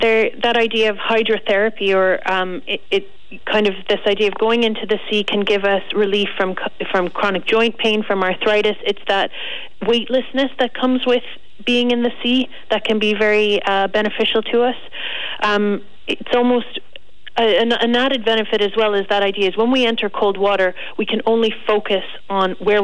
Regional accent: Canada; I guess I grew up in Canada, and so swimming in the lakes there as a child was the norm.

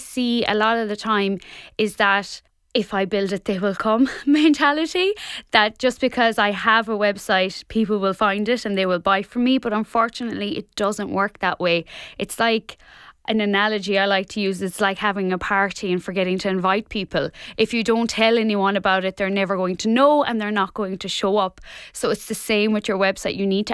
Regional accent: Ballyhaig, County Kerry, Ireland; now in Tralee, Ireland; I am from Ballyhaig, but I'm living in Tralee now.

